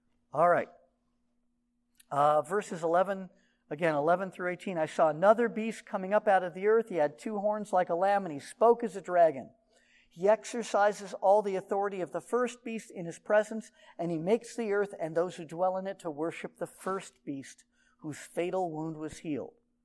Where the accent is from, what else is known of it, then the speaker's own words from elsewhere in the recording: Los Angeles, California, United States; I grew up in Los Angeles.